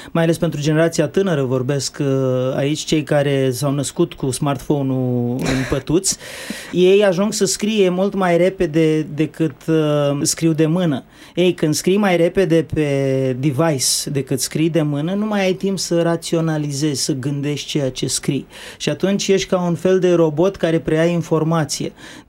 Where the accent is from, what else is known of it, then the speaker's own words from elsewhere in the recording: Rădăuți, Suceava County, Romania; eu sunt de rog din Suceava, din orașul Rădăuț, și m-a dat la facultate la Iași